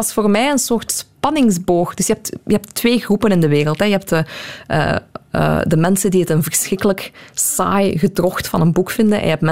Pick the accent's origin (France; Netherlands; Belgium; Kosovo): Belgium; Dendermonde, Flanders; Ik ben opgegroeid in Dendermonde.